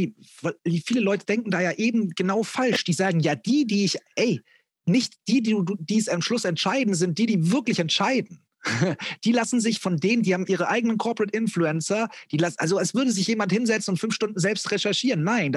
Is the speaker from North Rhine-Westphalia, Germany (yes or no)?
no; Bavaria, Germany; Geldbeutel, jetzt habe ich mich als Bayer geoutet.